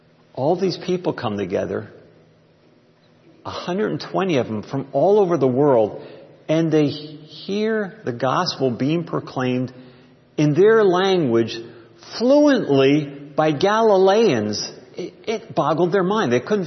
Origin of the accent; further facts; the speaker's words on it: Freemansburg, Pennsylvania, United States; I'll tell you about my hometown. I'm from Freemansburg, Pennsylvania, which is right by Bethlehem.